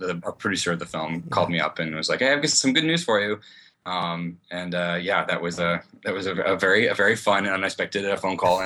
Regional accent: Minnesota, United States; now in San Francisco, United States; personally, I'm from Minnesota and moved to San Francisco.

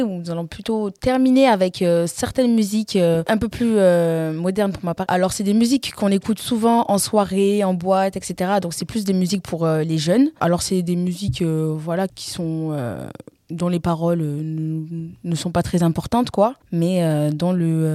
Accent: Guinea; Alors moi je viens de la Guinée. Je suis guinéenne, Guinée-Conakry, parce qu'il y a plusieurs Guinées. Je suis originaire de là-bas de mes deux parents. Mes deux parents viennent de la Guinée, mais de deux villes différentes.

